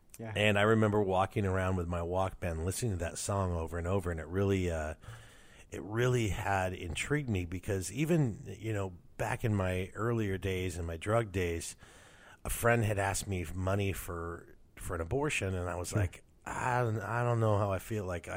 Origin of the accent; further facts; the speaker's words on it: Los Angeles, California, United States; I was not a Christian growing up. I grew up around California, mostly in the Los Angeles area.